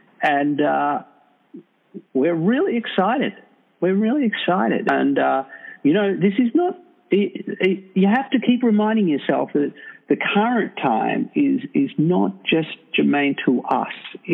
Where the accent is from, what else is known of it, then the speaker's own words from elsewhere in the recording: Australia; I'm from Australia.